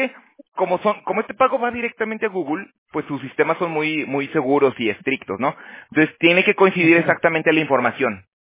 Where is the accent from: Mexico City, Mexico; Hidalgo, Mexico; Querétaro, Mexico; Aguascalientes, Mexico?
Aguascalientes, Mexico; also born or lived in Toronto; now in California, United States; yo soy también de México, yo soy de Aguascalientes. Yo me fui en el 2012, pero me fui a Canadá. Estuve en Toronto allá trabajando en el roofing. Y ya ahorita, bueno, tengo 6 años que me bajé para acá, para California.